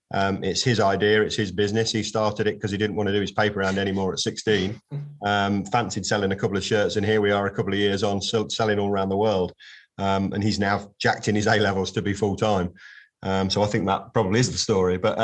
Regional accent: Coventry, West Midlands, United Kingdom; born there; So I was born, I am from Coventry, albeit I've lived there intermittently, but not lived there, didn't really grow up in Coventry.

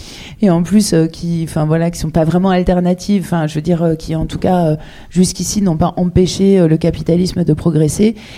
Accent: Auvergne-Rhône-Alpes, France; moi je viens de la Drôme, en Drôme-Ardèche

